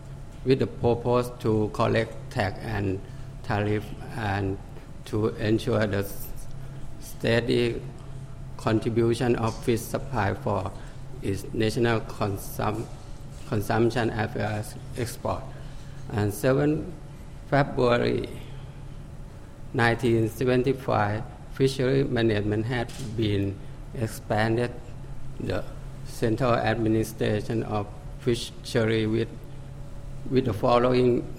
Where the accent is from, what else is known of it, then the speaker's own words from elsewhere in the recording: Thailand; English is a second language; I'm from Thailand.